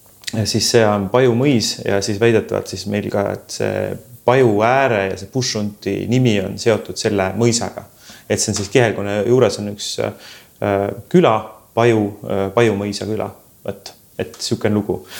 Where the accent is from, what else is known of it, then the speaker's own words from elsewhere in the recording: Saare County, Estonia; born there; minu sünnikodu on Jahan Abula ja Kuusiku talu, mis täna kahjuks ei ole enam niimoodi säilinud.